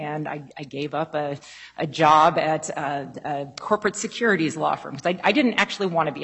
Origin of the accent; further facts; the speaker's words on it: Pacific Northwest, United States; I grew up in the Pacific Northwest, so this weather that we're experiencing right now is what I'm used to.